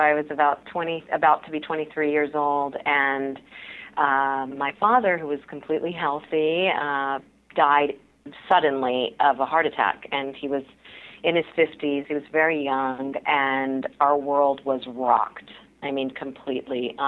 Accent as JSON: {"language": "English", "town": "Mount Vernon", "region": "Virginia", "country": "United States", "tie": "born or raised there", "said": "So I'm a first-generation Indian American. My father happened to meditate daily. We grew up in Mount Vernon, which is outside of Alexandria. It's where George Washington's home is."}